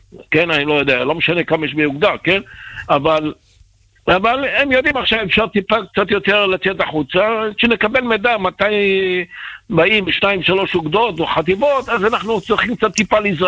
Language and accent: Hebrew; Netanya, Central District, Israel